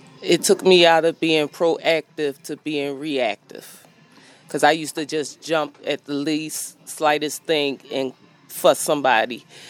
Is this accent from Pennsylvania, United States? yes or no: yes; Philadelphia, Pennsylvania, United States; Okay, well … I'm from Philadelphia.